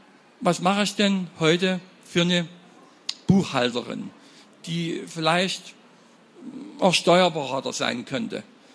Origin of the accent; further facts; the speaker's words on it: Saxony, Germany; da muss ich bekloppt sein, ich komme aus Sachsen.